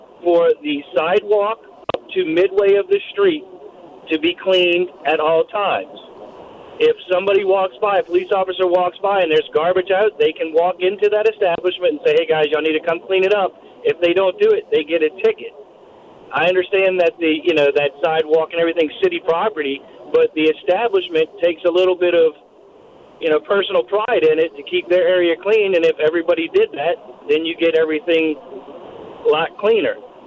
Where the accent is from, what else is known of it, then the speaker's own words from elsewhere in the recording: Metairie, Louisiana, United States; also born or lived in Chicago; I'm from New Orleans, born and raised out in Metairie. But in Chicago, I lived there for a decade.